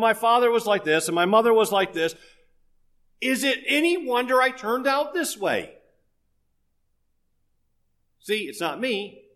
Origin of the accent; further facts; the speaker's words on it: Detroit, Michigan, United States; Well, I grew up in Detroit in a high crime area.